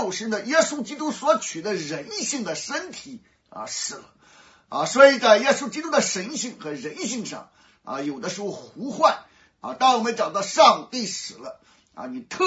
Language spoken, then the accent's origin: Chinese; China; 我们中国人常常谈到欲望满足不了的痛苦啊